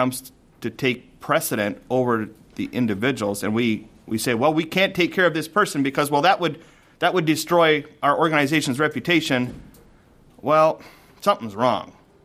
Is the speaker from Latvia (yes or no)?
no; Goshen, Indiana, United States; I grew up in Goshen, Indiana. It's similar and different.